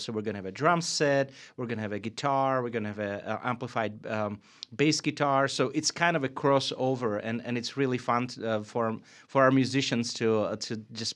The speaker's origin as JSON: {"language": "English", "country": "Czechia", "tie": "born or raised there", "said": "I grew up in Czechoslovakia, and even there behind the Iron Curtain, we did hear some of these songs"}